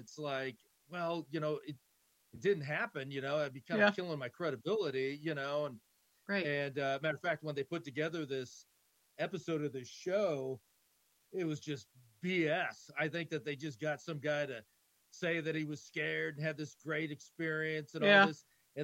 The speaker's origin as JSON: {"language": "English", "town": "Seattle", "region": "Washington", "country": "United States", "tie": "born or raised there", "said": "I'm up in the Pacific Northwest. Seattle is my hometown, so I'm back home"}